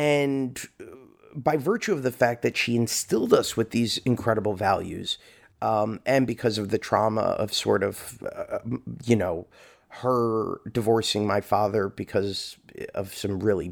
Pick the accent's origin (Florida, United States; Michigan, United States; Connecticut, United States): Florida, United States; Hollywood; I grew up in Hollywood, Florida.